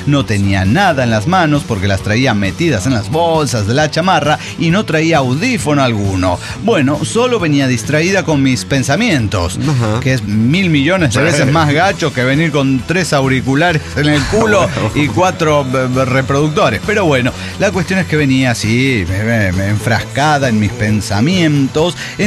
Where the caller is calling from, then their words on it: Matamoros, Tamaulipas, Mexico; Soy la intelectual de Matamoros, Tamaulipas.